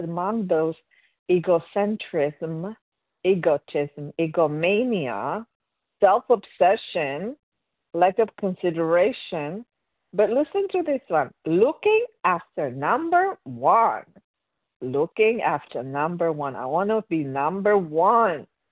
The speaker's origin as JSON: {"language": "English", "country": "Romania", "moved": "yes", "lives_now": "United States", "said": "I'm originally from Romania"}